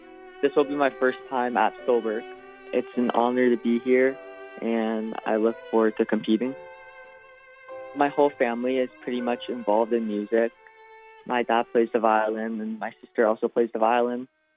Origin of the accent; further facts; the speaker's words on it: Seattle, Washington, United States; I'm from Seattle, Washington, and I play the cello.